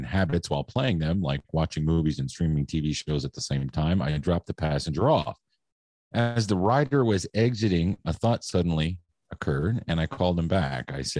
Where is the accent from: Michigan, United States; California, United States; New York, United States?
New York, United States; There's an Odessa near where we grew up, Jeff, in New York State.